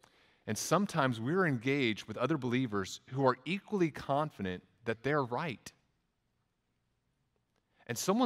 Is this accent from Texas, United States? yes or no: yes; Texas, United States; accent: Texas; That's my Texas accent. I don't know how to say it right.